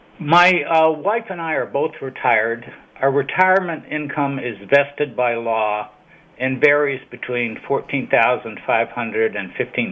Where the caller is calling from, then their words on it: San Diego, California, United States; San Diego, California.